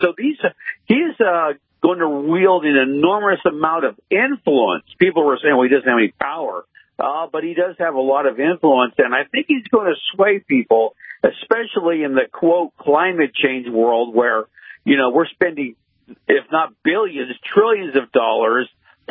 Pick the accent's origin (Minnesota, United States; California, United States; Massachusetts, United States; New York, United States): California, United States; San Francisco; born there; I was born in San Francisco, spent many years in California.